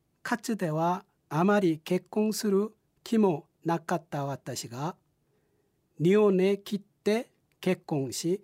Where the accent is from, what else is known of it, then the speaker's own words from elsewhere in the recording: South Korea; moved away as an adult; now in Japan; 2005年に韓国から来日し、宣教師として奉仕させていただいております。来日後、日本人女性と結婚し、